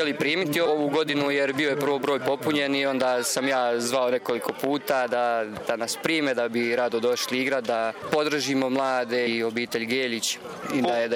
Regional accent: Boće, Brčko District, Bosnia & Herzegovina; now in Graz, Austria; rodom sam iz Boća, korijenima, budem u Gracu i evo tu sam na godišnjem odmoru.

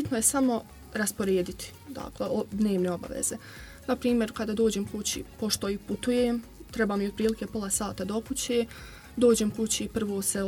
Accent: Čelić, Federation of Bosnia and Herzegovina, Bosnia & Herzegovina; Dolazim iz Čelića, dakle, bivša sam učenica poljoprivredne i medicinske škole.

